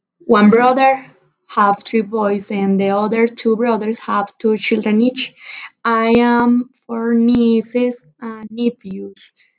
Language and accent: English; Marinilla, Antioquia, Colombia; born there; English is a second language; now in Medellin, Colombia; I was born in Marinilla. I live in Medellin.